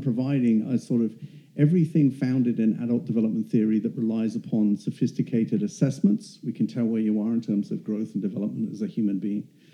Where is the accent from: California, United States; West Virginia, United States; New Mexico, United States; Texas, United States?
Texas, United States; accent: Texas; moved away as an adult; And my Texas accent's not got any better since I moved here 5 years ago.